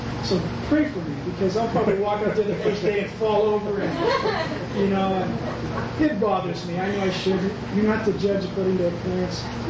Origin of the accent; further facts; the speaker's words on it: La Jolla, California, United States; born there; I was born in America. Born in La Jolla, California, man.